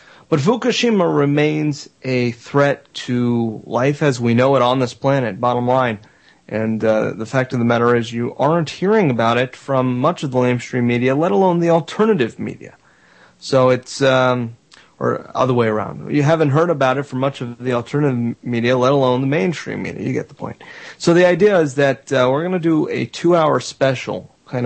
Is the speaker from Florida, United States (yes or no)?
yes; Florida, United States; Republican from my home state here of Florida.